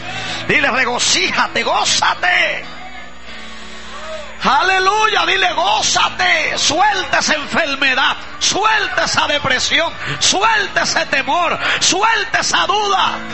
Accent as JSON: {"language": "Spanish", "town": "Bayamón", "country": "Puerto Rico", "said": "Yo soy de Bayamón, el pueblo del chicharrón"}